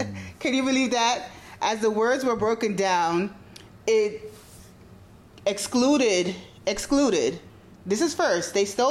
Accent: Grenada; And, you know, I grew up in Grenada, so I saw a lot of the political mindset behind it

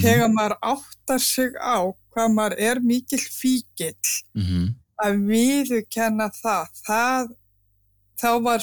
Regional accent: Patreksfjörður, Westfjords, Iceland; Ég myndi segja ég hérna ólst upp á Patreksfirði

